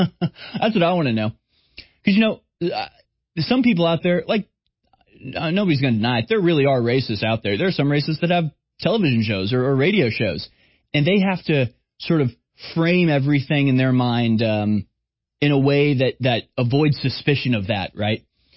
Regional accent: Houston, Texas, United States; But I grew up in Houston. I was never a majority in any school that I went to.

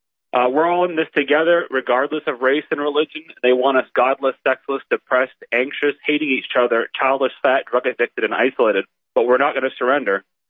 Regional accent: Portland, Maine, United States; I'm 27 from Portland, Maine, and I'm proud to be an American.

